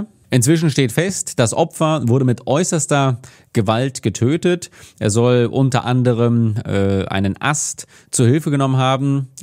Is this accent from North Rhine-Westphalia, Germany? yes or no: yes; Paderborn, North Rhine-Westphalia, Germany; eine Auseinandersetzung in einem Paderborner Imbiss, meiner alten Heimat